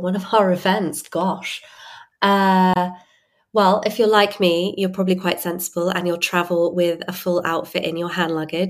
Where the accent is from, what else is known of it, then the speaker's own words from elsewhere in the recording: England, United Kingdom; And I've just outed myself as incredibly English there